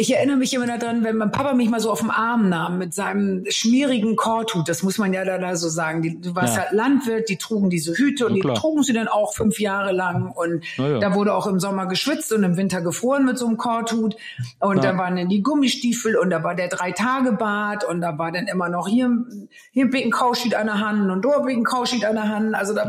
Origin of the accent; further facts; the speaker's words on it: Northern Germany, Germany; Und das Land, wo ich nun geboren bin, das muss man einfach wissen, ist halt die Marsch.